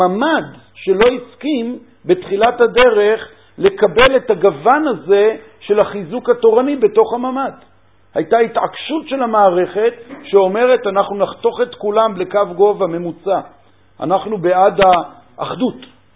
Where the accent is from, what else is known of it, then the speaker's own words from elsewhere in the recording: Ramat Gan, Tel Aviv District, Israel; אבל כשאני גדלתי ברמת גן